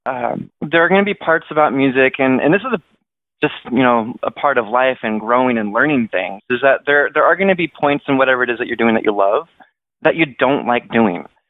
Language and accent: English; Kent, Washington, United States; I was born and raised in Kent. My dad grew up in Parkland. My mom grew up in Seattle.